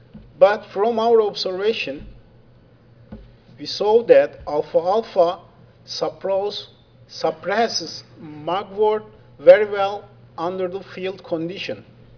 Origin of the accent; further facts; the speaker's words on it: Turkey; English is a second language; Hi everybody … from Turkey.